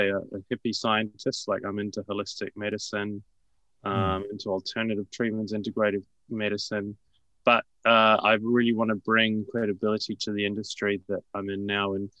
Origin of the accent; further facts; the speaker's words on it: Wellington, New Zealand; So I'm actually from Wellington originally.